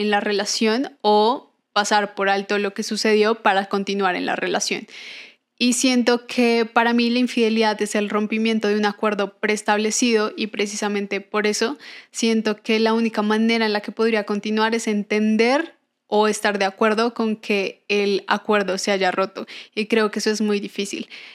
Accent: Bogotá, Colombia; accent: rolo; Yo soy colombiana, soy de Bogotá, nos dicen rolos, de ahí es mi acento. Muchos a veces creen que soy mexicana, no soy mexicana, soy 100% colombiana.

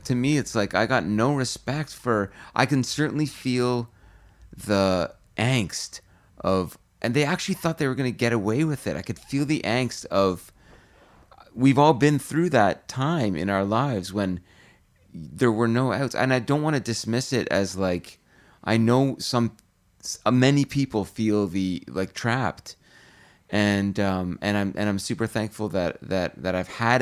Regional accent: Brampton, Ontario, Canada; because in my hometown of Brampton in the 70s

